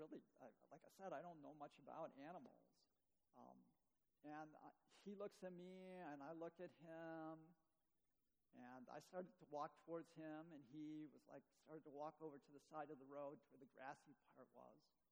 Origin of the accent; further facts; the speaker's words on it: Chicago, Illinois, United States; I grew up, I was born in Chicago, so I am not a country boy.